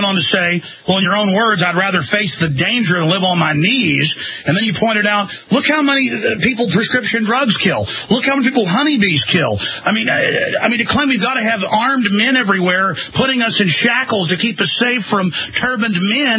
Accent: Dallas, Texas, United States; Man, I grew up in Dallas where it was like 2%, 2 parts per million, which is off the chart.

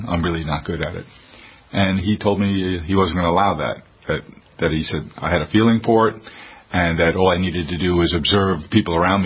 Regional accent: New York City, New York, United States; I grew up in South Queens in New York City, a neighborhood out by Aqueduct Racetrack.

